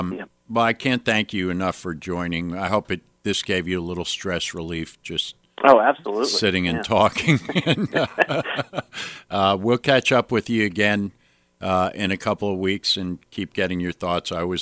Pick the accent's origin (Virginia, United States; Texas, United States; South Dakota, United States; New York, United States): New York, United States; as a New Yorker, I can say it's a good thing I'm not up there